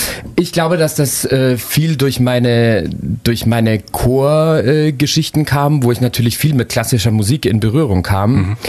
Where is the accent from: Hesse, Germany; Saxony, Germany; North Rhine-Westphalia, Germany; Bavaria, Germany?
Bavaria, Germany; Ja, ich bin ein Bayer.